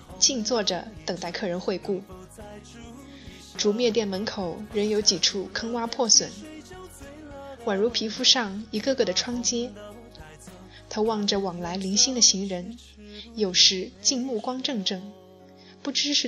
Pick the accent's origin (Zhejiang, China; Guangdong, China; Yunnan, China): Zhejiang, China; Changxing; 我曾经也为我的家乡长兴的一条老街望春北路写过一篇文章